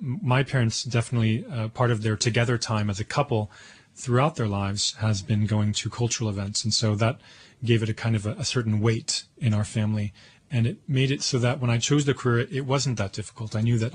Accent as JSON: {"language": "English", "region": "California", "country": "United States", "tie": "born there", "said": "I was born in California to immigrant parents, to Yugoslav parents, I should say."}